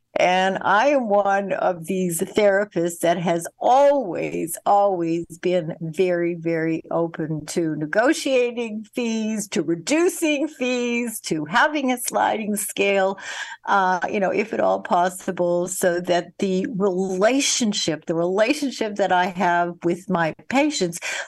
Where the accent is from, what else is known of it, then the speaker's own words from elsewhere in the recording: Canada; I'm Canadian